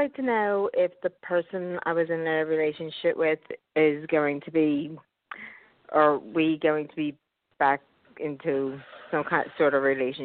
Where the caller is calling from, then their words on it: Pennsylvania, United States; from Pennsylvania.